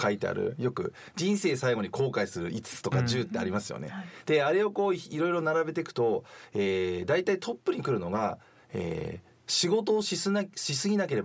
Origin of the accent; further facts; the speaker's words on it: Tohoku, Japan; also born or lived in Tokyo; 東京で生まれて実は東北の方で育って、だ物心ついたら東北でいて、